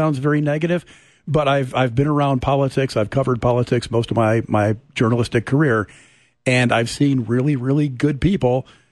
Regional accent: New York, United States; now in Oklahoma, United States; So a lot of people know that I'm from New York originally.

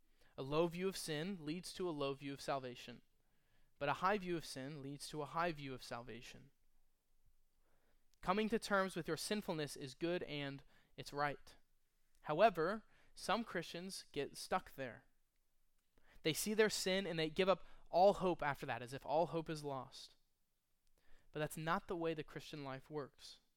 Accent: Texas, United States; So, as a Texan, in the Battle of the Alamo

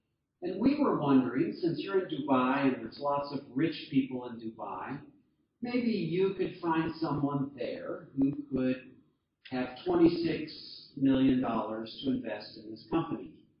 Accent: Kentucky, United States; this amazing offer that had come to me from this man in my hometown in Kentucky.

